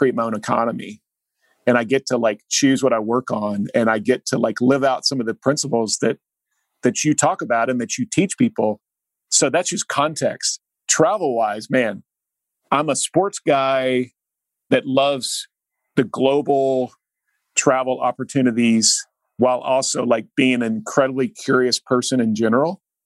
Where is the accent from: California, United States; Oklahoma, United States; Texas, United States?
Oklahoma, United States; We were basically an all-star team from the state of Oklahoma with high school seniors